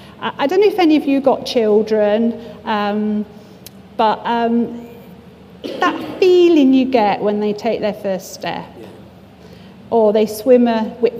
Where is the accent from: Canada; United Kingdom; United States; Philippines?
United Kingdom; we are British, and we don't like the word pride, do we?